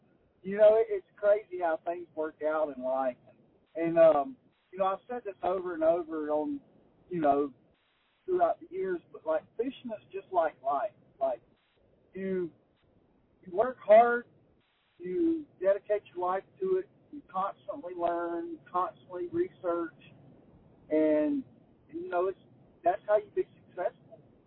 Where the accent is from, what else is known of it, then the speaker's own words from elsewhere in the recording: United States; Like, you know, I grew up living on Lake Wiley. We fished, me and my brothers, we fished off our dock growing up.